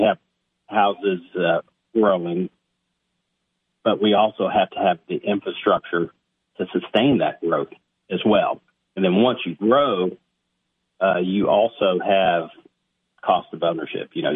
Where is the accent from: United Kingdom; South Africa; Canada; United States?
United States; Cookeville, Tennessee; Well, Cookeville is my hometown. I was born and raised here.